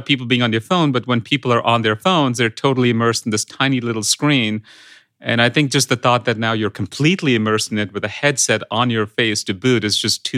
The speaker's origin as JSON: {"language": "English", "country": "India", "tie": "born or raised there", "second_language": "English", "said": "I grew up in India as a child of American pop culture. In fact, that's how I learned English."}